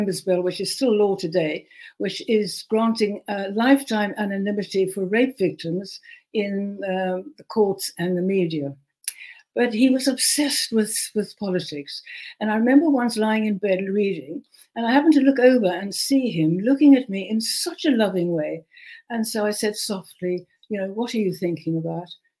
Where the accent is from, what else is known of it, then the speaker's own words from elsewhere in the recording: Cape Town, Western Cape, South Africa; born there; I was born in Cape Town, and my dream was to come to Fleet Street